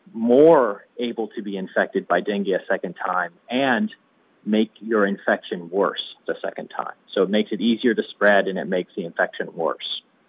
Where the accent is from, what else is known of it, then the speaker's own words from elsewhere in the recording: Naples, Florida, United States; It was only a matter of time before it got to Florida, where I'm from Naples. I grew up here. I have a family here.